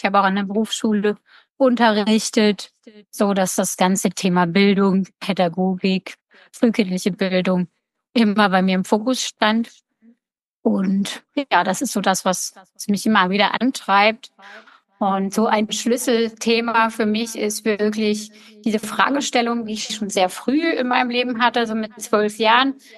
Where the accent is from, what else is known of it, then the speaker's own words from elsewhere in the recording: Fulda, Hesse, Germany; born there; Ja, ich bin in Fulda geboren, mitten im Herzen